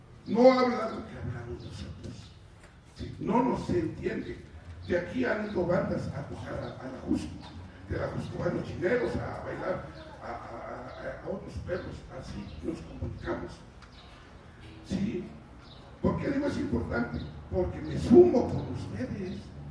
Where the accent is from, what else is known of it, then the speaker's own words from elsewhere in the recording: San Miguel Ajusco, Mexico City, Mexico; Y ahorita en San Miguel Ajusco, en San Miguel, mi pueblo, nosotros soy el primer delegado electo en los pueblos de Tlalpan, el primero, por vía de voto.